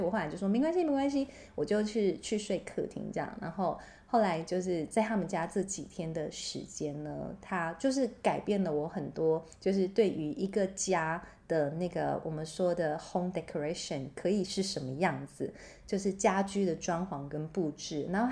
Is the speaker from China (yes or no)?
no; Taipei, Taiwan; 因为我们来自台北嘛，所以你知道在台北已经看习惯这种就是小小 的居住空间